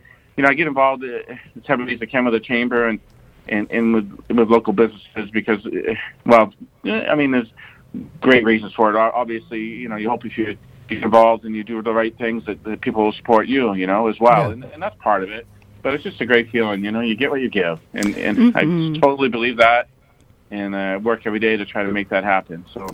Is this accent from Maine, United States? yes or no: yes; Maine, United States; I mean, I grew up in Northern Maine in a nice little paper mill town, much like this one.